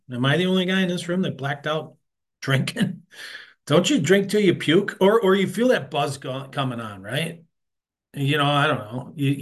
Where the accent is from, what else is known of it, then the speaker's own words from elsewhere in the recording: Buffalo, New York, United States; I don't know exactly when my first drink was because I grew up, like Jimmy said, we grew up in South Buffalo